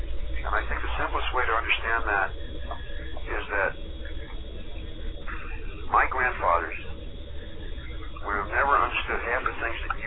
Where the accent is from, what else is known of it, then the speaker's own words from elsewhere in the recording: New York, United States; and I was raised in the North Shore of Long Island as a small child in upstate New York, okay? So coming from New York, I always ask bold questions.